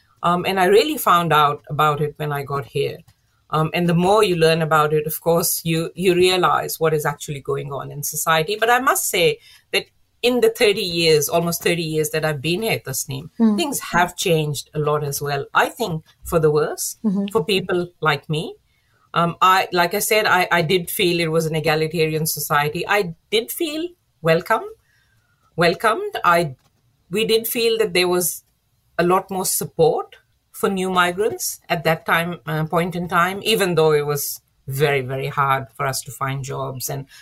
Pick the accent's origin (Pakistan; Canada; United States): Pakistan; moved away; growing up in Pakistan, it's quite monocultural, you could say. Everyone, almost everyone there looks like me.